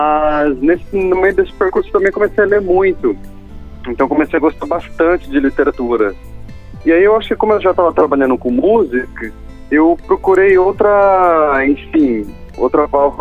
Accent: Bauru, São Paulo, Brazil; eu nasci em São Paulo e aí eu mudei para Bauru quando era criança e cresci em Bauru. E aí, quando eu fui fazer faculdade, eu voltei para São Paulo

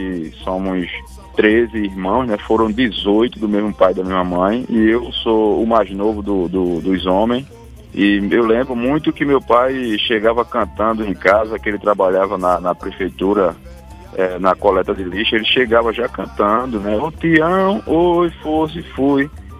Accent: Olinda, Pernambuco, Brazil; que eu sou daqui de Pernambuco, de Olinda

